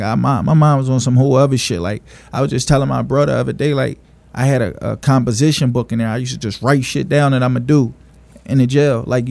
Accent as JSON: {"language": "English", "town": "Philadelphia", "region": "Pennsylvania", "country": "United States", "said": "So I did, like, my later years of school there in the county or whatever. But I am from Philly, you know, to clear that up."}